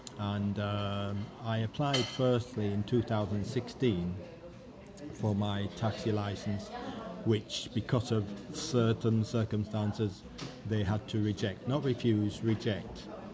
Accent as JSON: {"language": "English", "town": "Huddersfield", "region": "Yorkshire and the Humber", "country": "United Kingdom", "moved": "yes", "lives_now": "London, United Kingdom", "said": "West Yorkshire."}